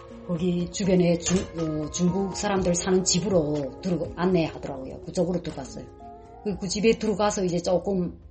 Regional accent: North Korea; now in China; 저희는 탈북자인데 우리는 부자매다.

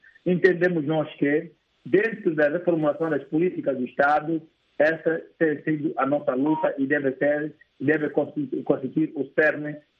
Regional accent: Angola; Nós, Angola, podemos dizer que não tem problema de quadros nacionais.

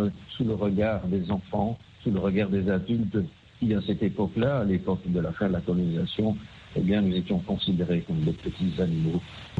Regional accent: Belgium; Et voilà, donc personnellement, donc j'ai grandi en Belgique.

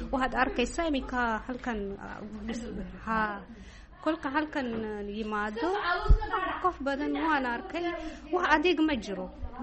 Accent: Dire Dawa, Ethiopia; Somali is a second language; Itoobiya, Dhiridhoo aan ka yimiday.

